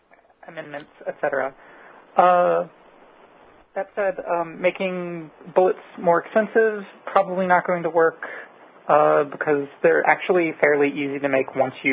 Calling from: Chicago, Illinois, United States; Chicago, Illinois.

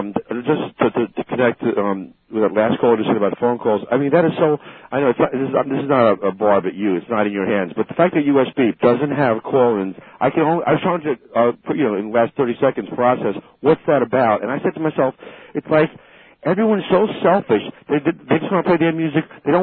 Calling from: Selden, New York, United States

